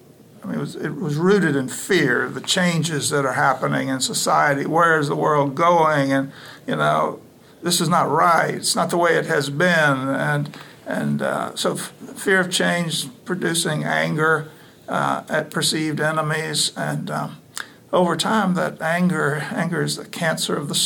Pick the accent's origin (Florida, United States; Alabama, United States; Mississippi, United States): Alabama, United States; Mobile; Well, I grew up in the Deep South, Mobile, Alabama, in the 60s, came of age in the early 60s, and been raised in church regular